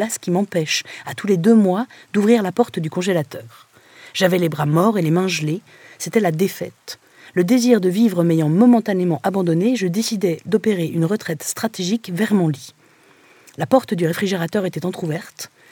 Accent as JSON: {"language": "French", "town": "Jonquière", "region": "Quebec", "country": "Canada", "said": "je viens de Jonquière et que, pour les gens du royaume du Saguenay, tout le reste du Québec est la banlieue."}